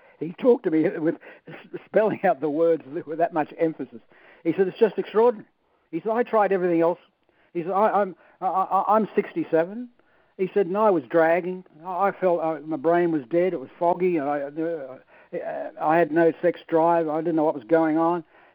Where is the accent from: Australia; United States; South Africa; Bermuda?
Australia; I'm the Dr. Oz from Australia. I'm an Australian.